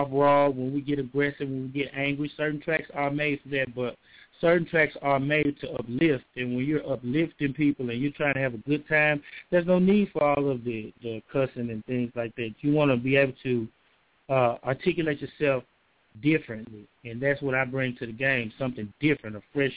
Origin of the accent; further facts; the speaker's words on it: Morton, Mississippi, United States; see, I'm originally from Morton, Mississippi, and that's a small country town.